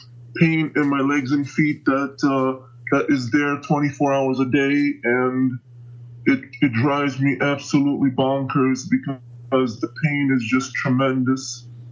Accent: Ukraine; back when I was growing up in Ukraine, I didn't even really, it didn't bother me at all that I was so tall

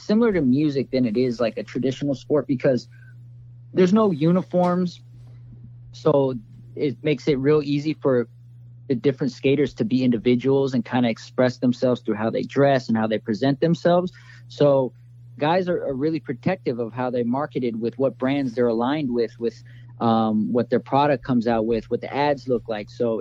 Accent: California, United States; where I grew up here in California, especially in the era that I grew up coming up in, it was very like, the California scene

